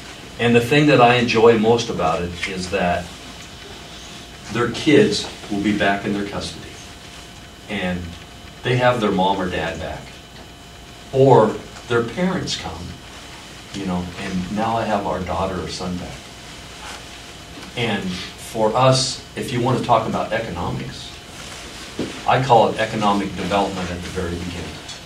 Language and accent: English; Monmouth, Oregon, United States; You know, I've lived in Polk County my whole life. My mom lives in the same house I grew up in Monmouth, and my mother-in-law lives in Independence.